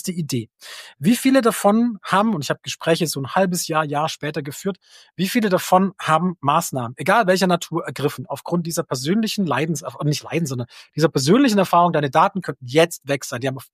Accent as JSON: {"language": "German", "region": "Baden-Württemberg", "country": "Germany", "said": "Ich bin stolzer Schwabe in Baden-Württemberg"}